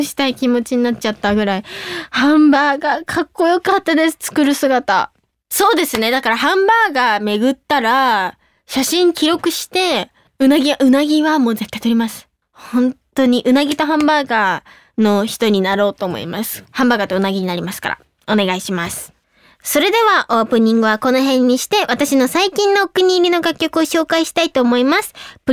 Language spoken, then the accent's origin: Japanese; Kanto, Japan; でも私関東なんですけど、レバニラでした